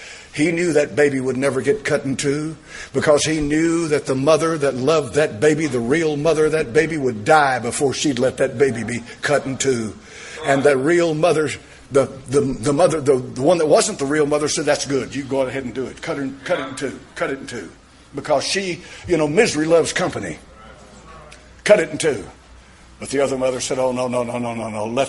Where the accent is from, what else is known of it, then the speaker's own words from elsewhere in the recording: Bible Belt, United States; born there; Both sides of my family are from this area. From right in here. I'm thankful to God. I was born in the Bible Belt.